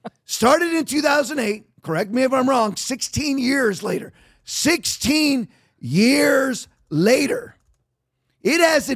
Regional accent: California, United States; born there; I was born in California.

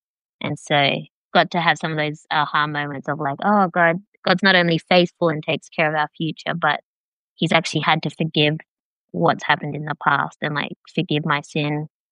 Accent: Dubbo, New South Wales, Australia; also born or lived in Parkes; I grew up out in Central West New South Wales. So I was born in Parkes, but grew up mainly in Dubbo, where Dad worked as an electrician and Mum worked in one of the local schools. We lived on not a property, but like 5 acres outside of town.

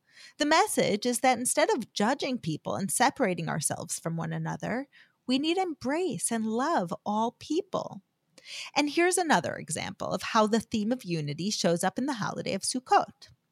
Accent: United States; now in Israel; It's not just in the Judaica store or the Jewish store like when I was growing up in America. Here in Israel, every street corner is selling huts

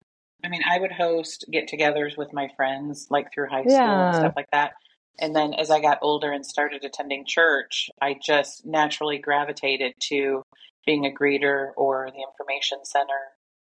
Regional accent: Michigan, United States; also born or lived in Texas; now in Stillwater, United States; I do live in Stillwater, Oklahoma. I've lived here for 4 years, and I'm originally from Michigan, moved to Oklahoma for a couple of years, got married, moved to Texas for 15 years, and came back to Oklahoma

